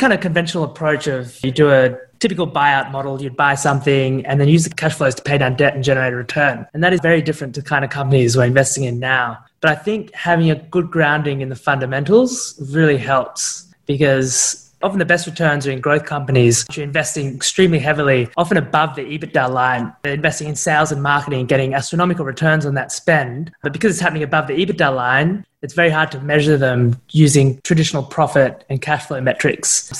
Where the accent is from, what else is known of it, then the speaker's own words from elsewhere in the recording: Sydney, New South Wales, Australia; moved away as an adult; also born or lived in United Kingdom; So my background is I grew up in Sydney, Australia.